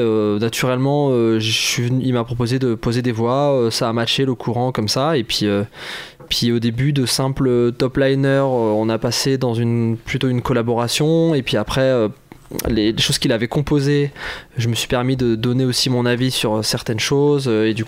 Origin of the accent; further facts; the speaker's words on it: Bordeaux, Nouvelle-Aquitaine, France; On est de Bordeaux, ouais.